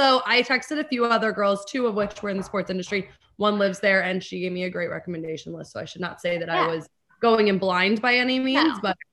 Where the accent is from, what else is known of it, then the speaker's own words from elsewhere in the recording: Chicago, Illinois, United States; also born or lived in Los Angeles; I'm from Chicago. So I always like booking Chicago trips